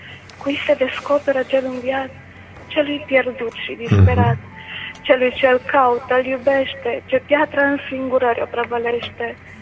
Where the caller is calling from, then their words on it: Sântana, Arad County, Romania; de la Sântana.